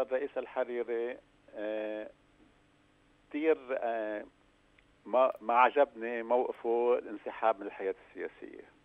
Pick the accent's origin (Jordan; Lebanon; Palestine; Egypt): Lebanon; يعني قدرنا أنه نحن كلبنانيين